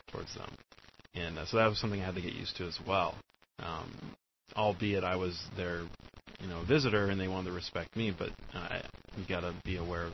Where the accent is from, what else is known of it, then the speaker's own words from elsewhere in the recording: United States; And as an American, it's real important that when you visit an island for the first time, you buy kava